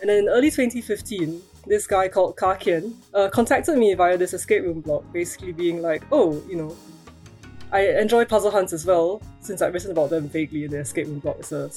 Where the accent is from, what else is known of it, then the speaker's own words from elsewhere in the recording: Singapore; from Singapore